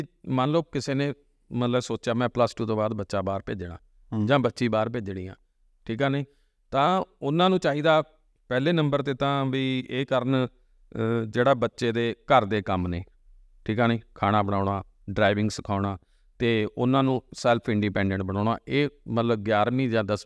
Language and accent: Punjabi; Punjab, India; ਇੱਕ ਪੰਜਾਬੀ ਹੋਣ ਦੇ ਨਾਤੇ ਅਸੀਂ ਬਹੁਤ ਜ਼ਿਆਦਾ ਦੁਖੀ ਹਾਂ